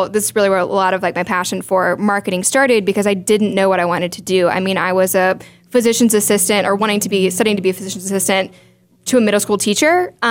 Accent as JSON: {"language": "English", "town": "Atlanta", "region": "Georgia", "country": "United States", "tie": "born or raised there", "said": "but loved growing up in Atlanta. I went to the University of Georgia in Athens, Georgia."}